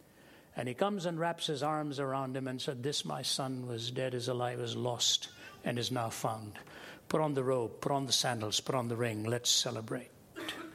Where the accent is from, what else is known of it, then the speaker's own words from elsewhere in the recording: Delhi, India; also born or lived in Kerala / Chennai; My dad was from Kerala. He spoke Malayalam. My mother was from Chennai. She spoke Tamil. I was raised in Delhi, so I was raised speaking Hindi. I speak Hindi and I speak Tamil. Very comfortable in Hindi, quite comfortable understanding Tamil.